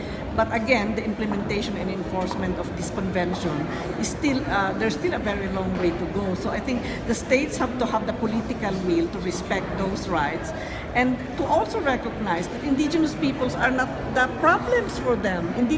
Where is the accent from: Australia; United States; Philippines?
Philippines; I come from the Philippines